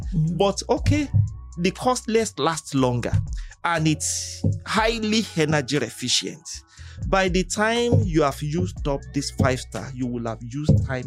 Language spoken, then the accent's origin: English; Nigeria; maybe that's why I love being a Nigerian.